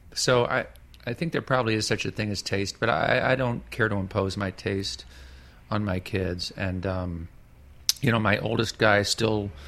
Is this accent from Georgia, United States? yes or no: no; North Carolina, United States; also born or lived in Pennsylvania / Virginia; I grew up in Pennsylvania and Virginia, North Carolina, and we just moved around like about once a year until the end, until like late junior high school. We settled in this one farm in North Carolina.